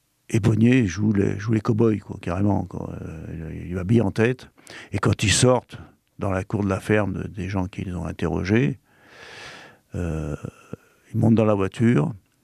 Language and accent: French; Lyon, Auvergne-Rhône-Alpes, France; born there; je suis né à la Croix-Rousse, donc quand on me demande où je suis né, je dis à la Croix-Rousse, et j'ajoute toujours je suis un canu.